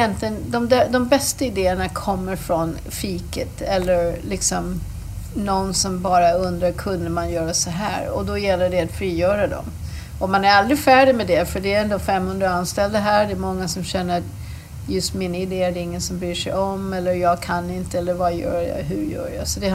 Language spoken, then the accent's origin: Swedish; the West, United States; Swedish is a second language; now in Sweden; jag är uppvuxen i glesbygd i västra USA